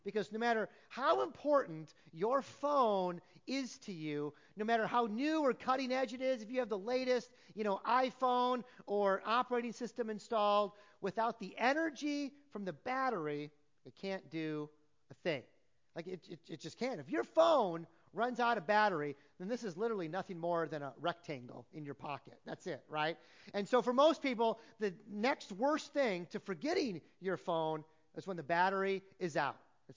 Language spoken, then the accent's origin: English; Iowa, United States; But again, as you've read, we're from Iowa.